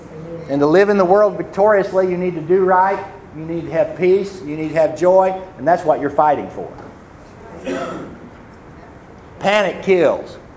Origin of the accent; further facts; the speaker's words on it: Missouri, United States; then I'm from Missouri, you know, you got to show me.